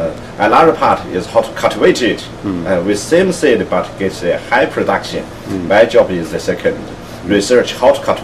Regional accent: Santai County, Sichuan, China; 1970s in my hometown, Sichuan Shantai County.

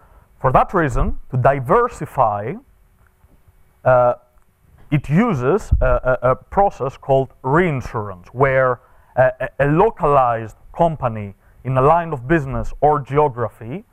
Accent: Athens, Attica, Greece; English is a second language; Athens, which is my hometown in Greece

